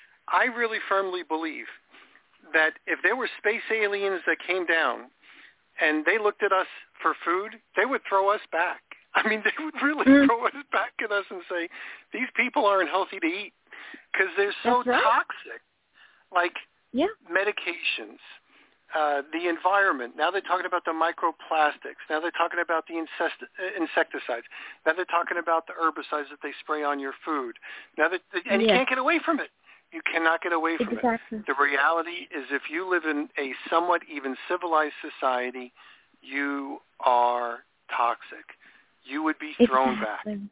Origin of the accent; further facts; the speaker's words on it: New York, United States; when I grew up in New York, that doesn't matter. My dad used to have a boat. It was on a saltwater canal on Long Island.